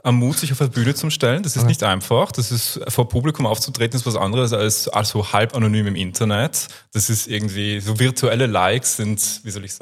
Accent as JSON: {"language": "German", "region": "Tyrol", "country": "Austria", "tie": "born or raised there", "accent": "Tyrolean", "said": "In Tirol."}